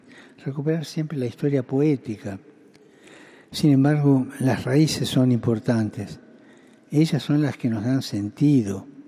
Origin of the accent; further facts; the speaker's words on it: Argentina; tantas experiencias que como argentino viví en mi propia carne